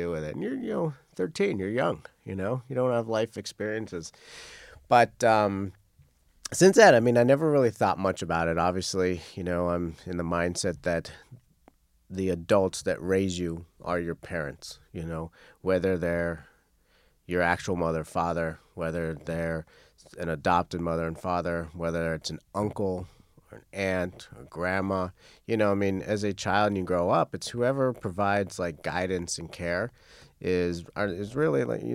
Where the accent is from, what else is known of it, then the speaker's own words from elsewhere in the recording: United States; also born or lived in Costa Rica; I grew up Jewish in America.